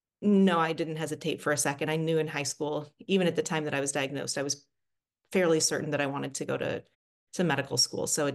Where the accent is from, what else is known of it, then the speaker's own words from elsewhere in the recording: Detroit, Michigan, United States; So anyway, so I grew up in Metro Detroit. As you said, I went to Michigan and then George Washington. And then for family reasons, came back home and did my training here.